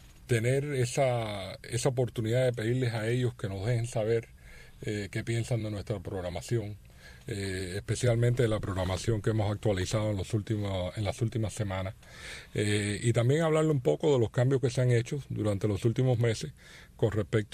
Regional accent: Tampa, Florida, United States; born or raised there; also born or lived in Miami

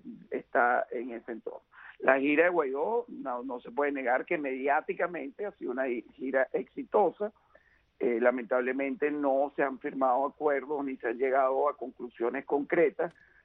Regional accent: Venezuela; now in United States; Yo, como venezolano, ciudadano americano que soy, que mi primer país es Estados Unidos

